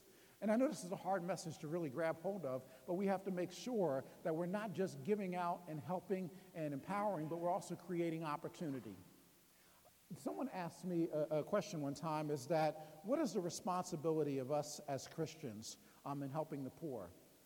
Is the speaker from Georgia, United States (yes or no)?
no; Ardmore, Pennsylvania, United States; also born or lived in Philadelphia; I grew up in Ardmore. I was born in Tasker Projects, but I grew up in Ardmore.